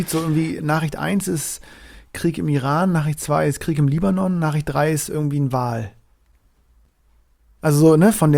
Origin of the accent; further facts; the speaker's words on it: Bremen, Germany; now in Berlin, Germany; Kenne das noch als Bremer, damals war das schon eine Sensation, wenn man unter die ersten acht gekommen ist.